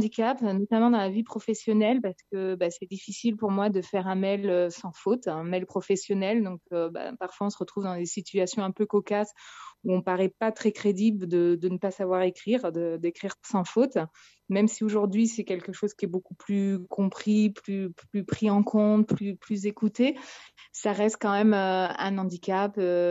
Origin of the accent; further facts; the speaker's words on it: Montluçon, Auvergne-Rhône-Alpes, France; also born or lived in Clermont-Ferrand; comme je viens d'Auvergne, j'ai grandi à Montluçon et à Clermont.